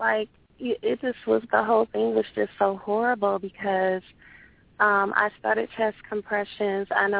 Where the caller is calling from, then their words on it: Cleveland, Ohio, United States; I'm calling from Cleveland, Ohio.